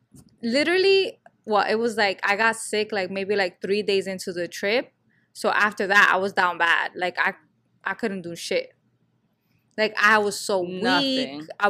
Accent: United States; They're like, so where are you from? They always ask this. And I'm like, why do you care? Mm-hmm. The United States of America.

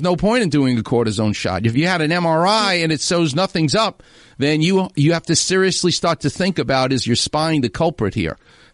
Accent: New York, United States; I'm from New York. Pizza is a religion to me.

